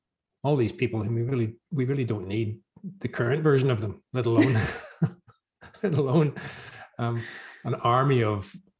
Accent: Belfast, Northern Ireland, United Kingdom; moved away as an adult; also born or lived in France; now in Australia; I'm from Belfast originally in Ireland, but I left there when I was 18. Mm-hmm. And lived in France for a couple of years, didn't speak English for a few years, and sort of slowly in my 20s found my way to Australia.

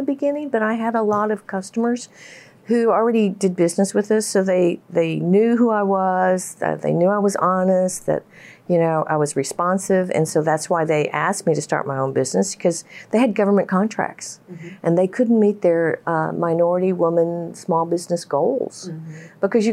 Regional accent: United States; And at the time, so, you know, I'm Japanese American.

